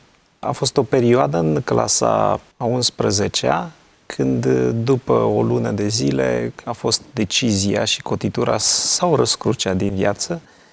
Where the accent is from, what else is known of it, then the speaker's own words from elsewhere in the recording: Prahova, Romania; now in Bucharest, Romania; Sunt de fel din Prahova, de o bucată de vreme locuiesc unde și lucrez în București. Sunt pastor în cadrul Bisericii Adventiste de aproape 13 ani.